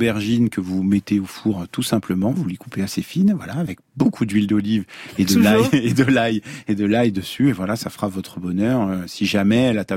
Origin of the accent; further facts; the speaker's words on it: Lyon, Auvergne-Rhône-Alpes, France; J'ai grandi à Lyon et pas très loin du parc de la Tête d'Or.